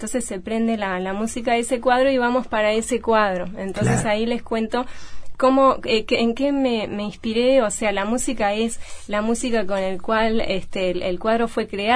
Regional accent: Montevideo, Uruguay; born there; sobre todo los citadinos como yo, que nací en Montevideo

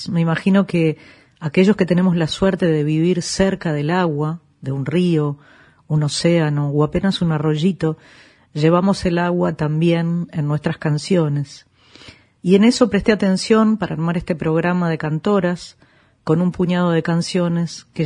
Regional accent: Uruguay; una de las canciones que más nos retratan como uruguayos

